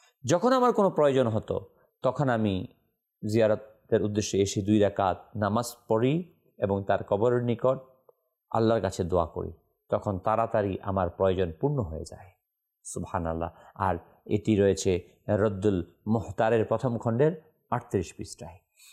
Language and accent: Bangla; Munshiganj, Dhaka Division, Bangladesh; now in Dhaka, Bangladesh; আমি আমার বাড়ি মুন্সীগঞ্জ, আমি ঢাকাতে অবস্থান করি